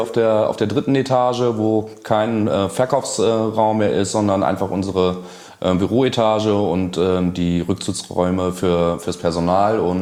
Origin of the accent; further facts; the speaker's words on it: Rhineland, Germany; ich komme ja auch aus dem Rheinland, sehr rheinisch geprägt.